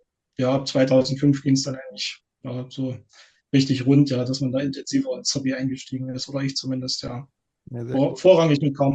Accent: Thuringia, Germany; born there; komme gebürtig aus Nordthüringen, Gefolserkreis, wer das vielleicht kennt. Ich hatte es mit ein paar Zwischenstationen jetzt doch wieder nach Thüringen vor 12 Jahren verschlagen, wohne dort in der Nähe von Arnstadt, also ein bisschen in der Mitte von Thüringen, im ländlichen Bereich

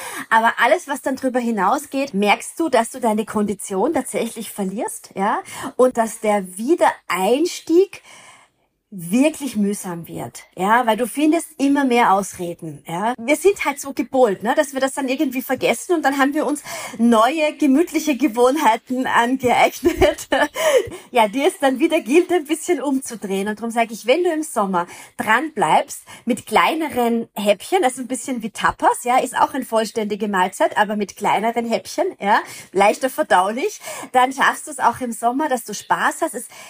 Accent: Vienna, Austria; Ich bin ja Wienerin.

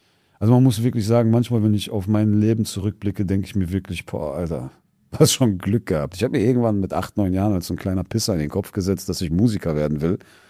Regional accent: Essen, North Rhine-Westphalia, Germany; ich bin in Essen-Stehle aufgewachsen. Ich weiß jetzt nicht, ob das ein sozialer Brennpunkt ist. Das ist jetzt nicht unbedingt eins der Brennpunkte in Essen, aber ist auf jeden Fall auch keine allzu gute Gegend oder keine wohlhabende Gegend

